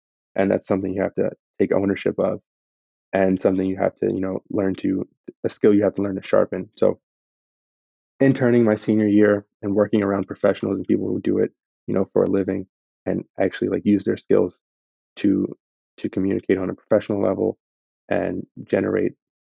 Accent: Camden, New Jersey, United States; So I'm originally from Camden, New Jersey. That's in South Jersey.

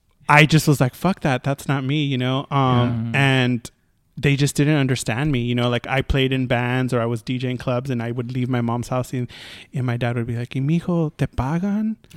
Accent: East Los Angeles, California, United States; I grew up in East LA, East LA proper

